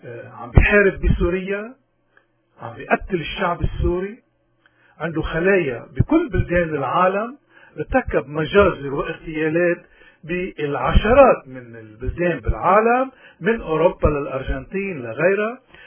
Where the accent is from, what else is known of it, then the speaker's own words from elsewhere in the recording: Lebanon; كلبنانيين نحن هذا الإنسان ما بيمثلنا، يمكن يكون بيمثل بعض اللبنانيين ولكن ما بيمثل الدولة اللبنانية